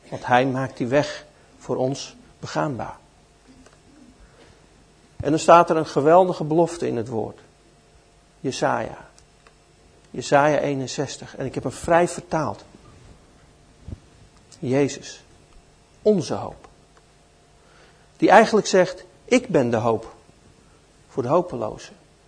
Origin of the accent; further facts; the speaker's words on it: Netherlands; Wij komen tenslotte uit Nederland. Wij weten hoe dat moet met water.